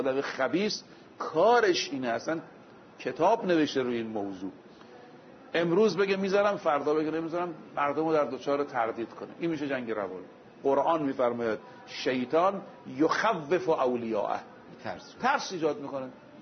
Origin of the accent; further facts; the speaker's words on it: Iran; من به عنوان یک طلبه عرض میکنم، به عنوان یک ایرانی عرض میکنم، به عنوان یک مسلمان عرض میکنم